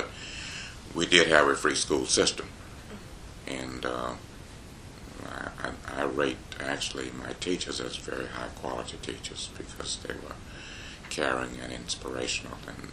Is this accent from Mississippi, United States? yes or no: yes; Cary, Mississippi, United States; I'm from Mississippi. I grew up in a small town called Cary, Mississippi, which is in Sharkey County.